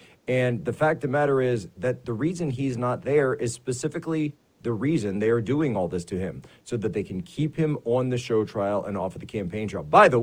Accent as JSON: {"language": "English", "region": "Pennsylvania", "country": "United States", "tie": "born or raised there", "said": "People know that my home state primary is going on down in Pennsylvania."}